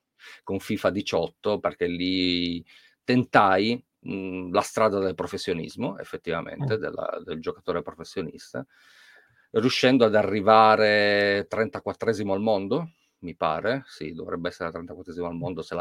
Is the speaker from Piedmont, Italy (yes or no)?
yes; Settimo Torinese, Piedmont, Italy; Io sono di Torino, se non si è ancora capito, se non si è ancora capito dal mio accento, ho origini pugliesi, però appunto sono di Torino, di settimo torinese oltretutto.